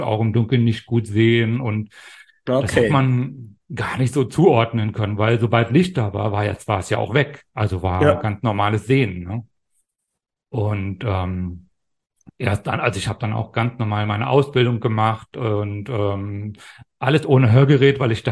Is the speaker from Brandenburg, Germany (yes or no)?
yes; Brandenburg, Germany; weil ich bin ja ein Kind der DDR sozusagen, bin 72 in der DDR in Brandenburg geboren und dann war ich 1990 war ich dann 18